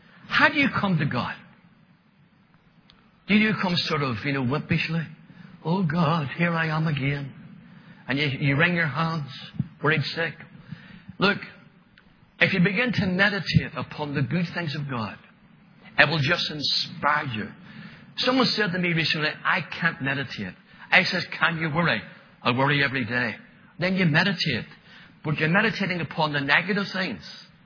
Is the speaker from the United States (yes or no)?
no; Northern Ireland, United Kingdom; We're from Northern Ireland.